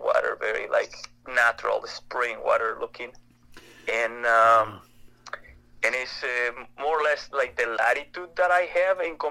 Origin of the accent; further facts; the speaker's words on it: La Paz, Baja California Sur, Mexico; And I grew up in Baja, Mexico. Hmm. Like I grew up on the southern part of Baja. Like wow. If people are familiar with La Paz. Yeah. It's like a beautiful, beautiful place. And that's where I grew up.